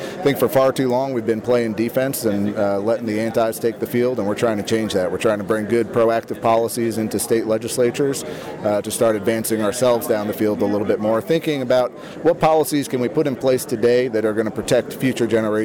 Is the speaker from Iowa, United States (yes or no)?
no; New York, United States; moved away as an adult; also born or lived in Washington, D.C., United States; now in Vermont, United States; I grew up in Ulster County, New York. That's where I got my start. Started hunting and fishing in New York, recreational shooting as well. Went down to D.C. for a few years, and now I find myself up in southern Vermont.